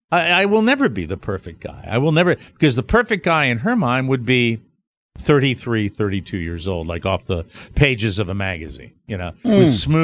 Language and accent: English; Ireland; I never had young and golden. I'm Irish. I never had young.